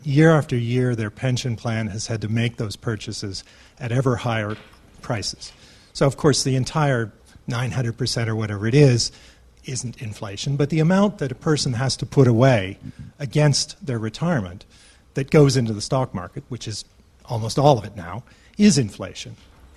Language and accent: English; Canada; As a Canadian